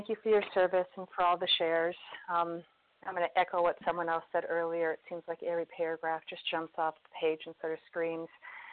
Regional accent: Minnesota, United States; from Minnesota, grateful I recovered.

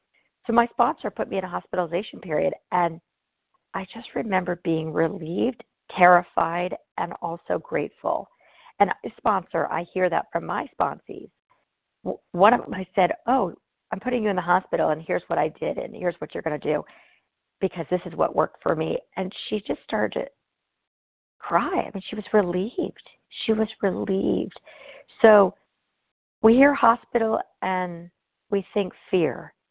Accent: California, United States; from Southern California

